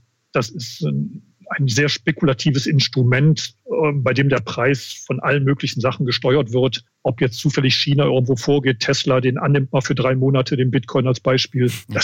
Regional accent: Munich, Bavaria, Germany; ich bin Münchner, steht auch im Personalausweis drauf.

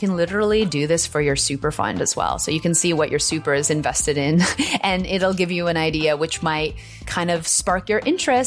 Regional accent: Canada; But being a Canadian

